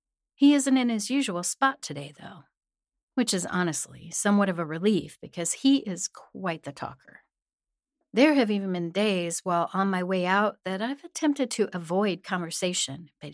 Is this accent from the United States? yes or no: yes; Kansas, United States; moved away as an adult; I've been a Northwest Arkansas transplant for close to a year now. Moving here wasn't much of a jump from my home state of Kansas